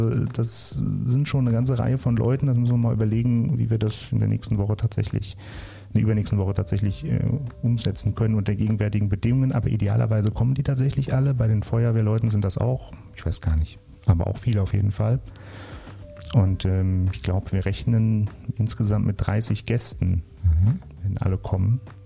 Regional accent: Hesse, Germany; also ich komme ja aus Südhessen, da kenne ich das auch nicht so.

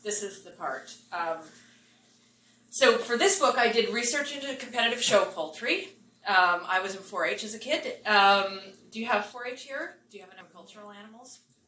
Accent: Smithers, British Columbia, Canada; So I grew up in Smithers

